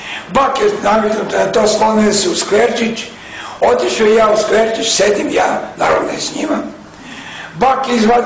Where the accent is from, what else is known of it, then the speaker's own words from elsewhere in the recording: Serbia; ja sam iz Srbije